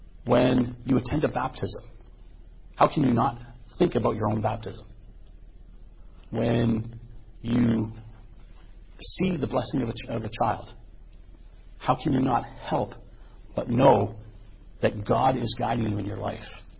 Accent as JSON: {"language": "English", "country": "Canada", "said": "As a Canadian who's not part of the monarchy."}